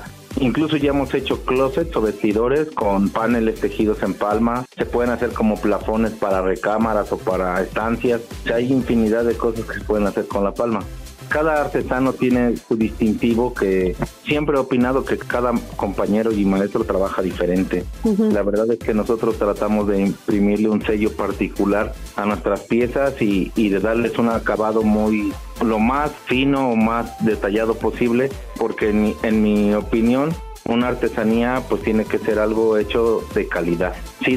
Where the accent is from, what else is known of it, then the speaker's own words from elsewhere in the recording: Tenancingo, State of Mexico, Mexico; Yo nací en la Ciudad de México, mis papás son de aquí de Tenancingo, y nos regresamos a vivir aquí cuando yo tenía como 10 años.